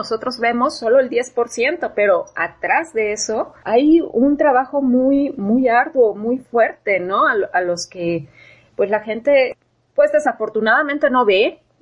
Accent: Puebla, Mexico; como saben soy de Puebla y ella también.

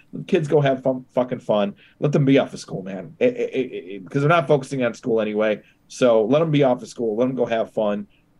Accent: Chicago, Illinois, United States; We're from Chicago, massive Mexican population here.

